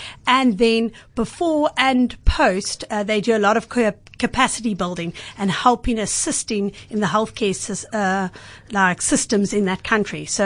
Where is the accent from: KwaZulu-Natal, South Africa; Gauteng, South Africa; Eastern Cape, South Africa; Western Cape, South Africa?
Western Cape, South Africa; Cape Town; But born and bred in Cape Town